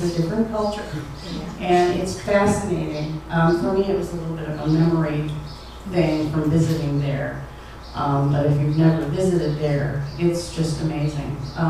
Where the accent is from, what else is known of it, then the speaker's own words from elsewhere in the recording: New England, United States; I'm from New England